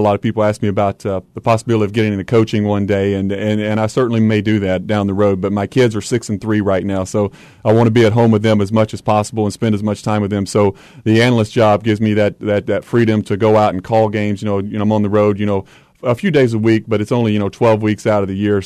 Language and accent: English; Kentucky, United States; special to me because I'm a Kentucky guy, grew up in this state. And to get a chance to play for my home state school